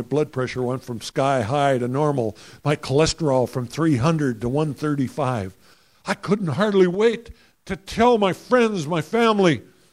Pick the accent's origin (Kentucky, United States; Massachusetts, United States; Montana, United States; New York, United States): Montana, United States; But remember, I came from Montana.